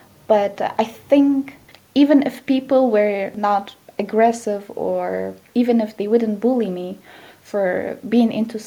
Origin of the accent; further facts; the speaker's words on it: Kurdistan Region, Iraq; I am from Iraqi Kurdistan. I am Kurdish